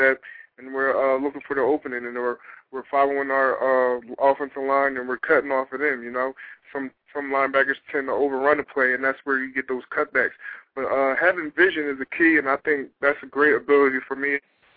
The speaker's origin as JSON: {"language": "English", "region": "New Jersey", "country": "United States", "said": "it's like, wow, we're all from Jersey."}